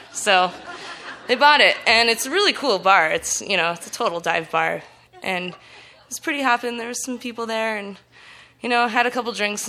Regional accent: Kalispell, Montana, United States; I grew up in Kalispell. We don't have tornadoes.

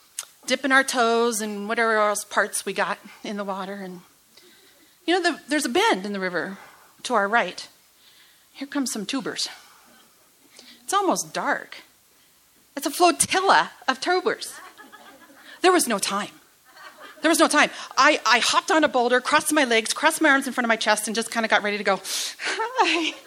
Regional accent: Lolo, Montana, United States; Growing up in Lolo, just a little bit south of here, we had a tall glass jar in our living room.

